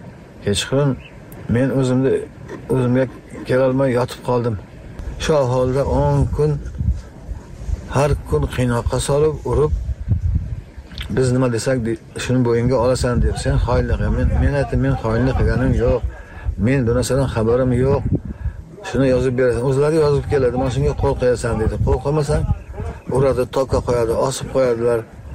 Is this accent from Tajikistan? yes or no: yes; Tajikistan; now in Uzbekistan; 1997-yil oilaviy biz Xatlon viloyatidan Surxondaryo viloyatining Jahron tumaniga ko'chib keldik.